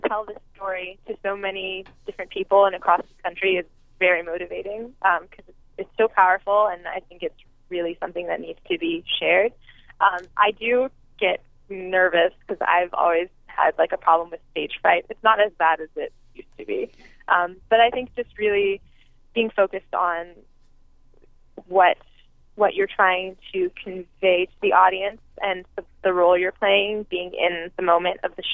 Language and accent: English; Houston, Texas, United States; also born or lived in New Orleans; Well, I was born in New Orleans. I grew up in Houston.